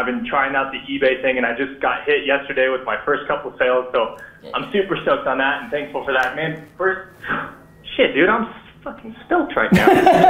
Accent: California, United States; I'm from Southern California. I'm out here in Mojave.

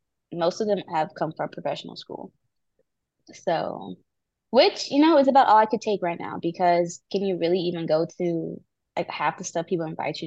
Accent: Houston, Texas, United States; I think my situation is different because I'm from Houston and I'm doing medical school in Houston.

